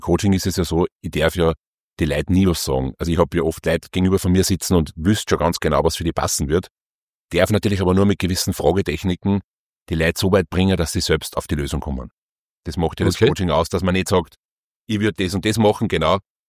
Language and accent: German; Upper Austria, Austria; Also ich bin im Hausruckviertel groß geworden, in einem Ort, der heißt Hortkirchen.